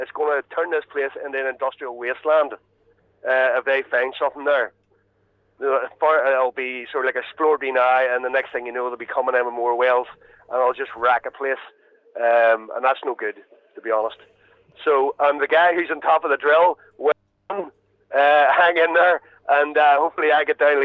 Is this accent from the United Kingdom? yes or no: yes; Carrickfergus, Northern Ireland, United Kingdom; I'm from Carrick myself